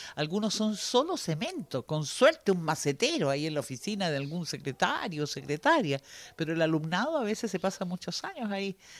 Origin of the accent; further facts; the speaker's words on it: Chile; moved away as an adult; Y después me fui de Chile y estudié afuera, y ahí no, pues era yo nomás.